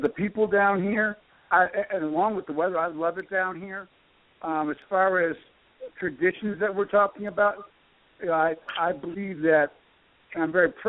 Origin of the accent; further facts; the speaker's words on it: Buffalo, New York, United States; I grew up in Buffalo, New York. I love Buffalo and where I'm from. I'm very proud of where I'm from.